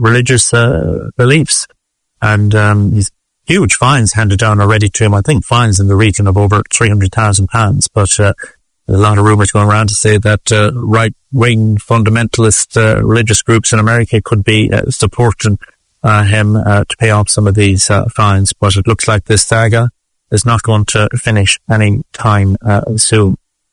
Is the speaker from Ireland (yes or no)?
yes; Glenamaddy, Connacht, Ireland; I'm sure he played in my hometown when we ran into school in Glenamaddy.